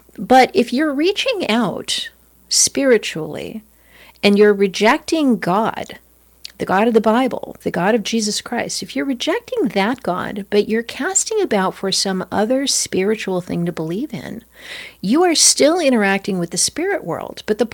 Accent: Los Angeles, California, United States; And I grew up in Los Angeles where everybody was doing that.

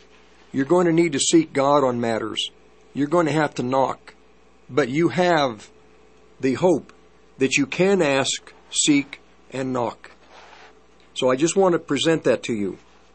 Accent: United States; We don't believe, you know, as Americans, I love this country. I am an American citizen. I am American at heart.

